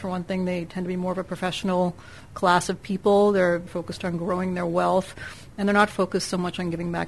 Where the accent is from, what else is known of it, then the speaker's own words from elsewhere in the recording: India; now in San Francisco, United States; We came from India, where the Sikhs are 2% minority.